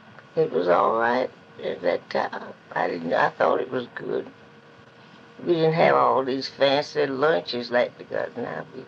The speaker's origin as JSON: {"language": "English", "town": "Live Oak", "region": "Florida", "country": "United States", "tie": "born or raised there", "said": "I was raised in Live Oak, Florida, Suwanee County."}